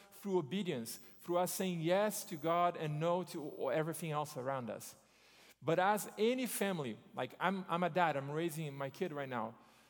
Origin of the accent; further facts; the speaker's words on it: Brazil; because yes, I'm American, I'm Brazilian, I'm a son, I'm a father, but I'm a disciple of Jesus.